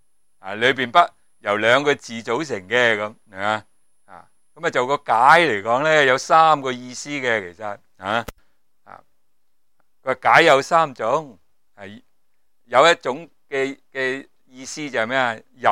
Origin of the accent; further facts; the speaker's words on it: China; 咁所以我哋中国人讲咩啊？三岁啊定八十。